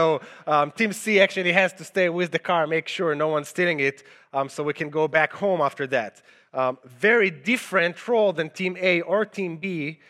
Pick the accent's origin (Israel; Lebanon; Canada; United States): Israel; English is a second language; the accent you hear is because I'm originally from Israel, and I spent almost 5 years in the Israeli military as an officer in a bomb squad kind of unit.